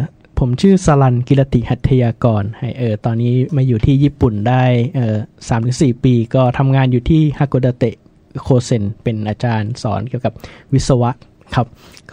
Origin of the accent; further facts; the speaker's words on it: Thailand; Japanese is a second language; now in Japan; タイから来ました。